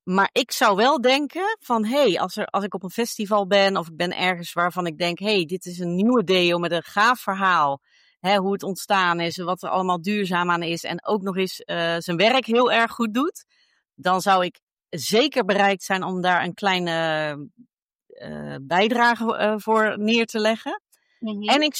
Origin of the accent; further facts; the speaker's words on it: Netherlands; want we zijn Hollanders, dus alles wat gratis is, dat nemen we sowieso aan